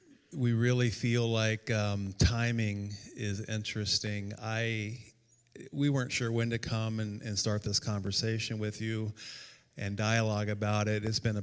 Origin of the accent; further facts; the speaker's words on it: Winthrop, Washington, United States; I grew up in Winthrop, Washington, but we're going to be moving to Eastern Washington and living in Wenatchee.